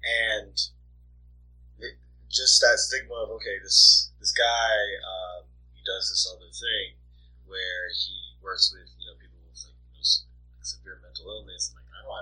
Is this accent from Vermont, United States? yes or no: no; Miami, Florida, United States; That was even before he went to play for my hometown, Miami Dolphins.